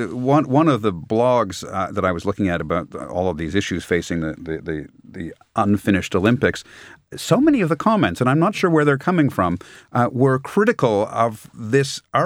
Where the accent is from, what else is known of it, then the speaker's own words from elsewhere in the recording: Canada; as a Canadian living overseas